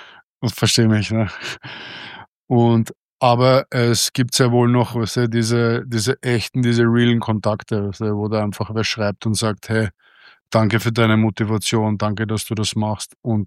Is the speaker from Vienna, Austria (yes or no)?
yes; Vienna, Austria; Ich bin aus Maria Hilf